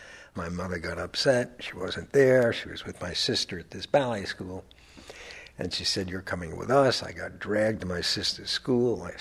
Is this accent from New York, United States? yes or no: yes; New York, United States; And I said, "No, I'm a New Yorker. We don't leave.